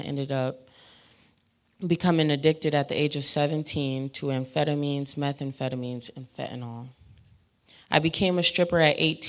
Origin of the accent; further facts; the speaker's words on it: Memphis, Tennessee, United States; now in Green Bay, United States; I'm 22 years old. I was born here in Green Bay, but I was raised in Memphis, Tennessee. If we got any Southerners in here. I'm Black and Dominican descent